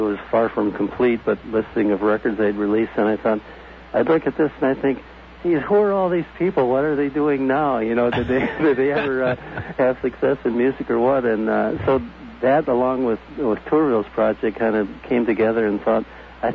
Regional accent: Wisconsin, United States; They knew that I was from Wisconsin and all this, so he put us in touch with each other.

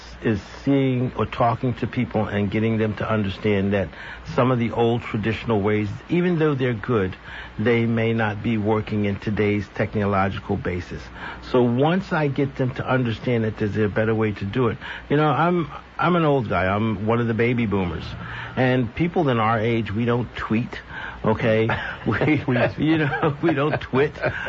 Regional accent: California, United States; I'm from California, and we bought our first house in California in 76.

